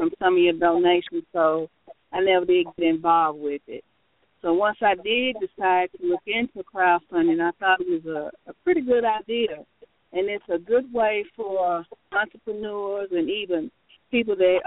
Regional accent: Nashville, Tennessee, United States; I am from Nashville, Tennessee

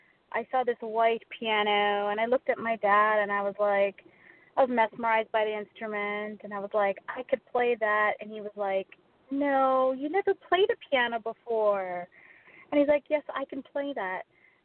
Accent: Toronto, Ontario, Canada; No, I'm Canadian. I'm located in Toronto.

